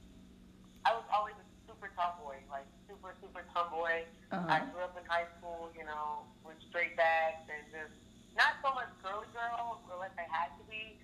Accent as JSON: {"language": "English", "town": "Troy", "region": "Alabama", "country": "United States", "also_born_or_lived": "St. Louis", "moved": "yes", "lives_now": "Las Vegas, United States"}